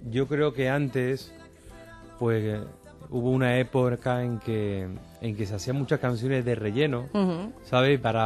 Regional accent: Seville, Andalusia, Spain; La etapa de mi infancia en Triana, en Sevilla, con mis abuelos

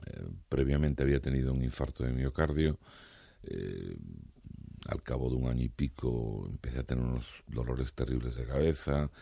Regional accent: Morocco; moved away; En principio éramos mi hermana y yo los que vinimos de Marruecos, ¿no?

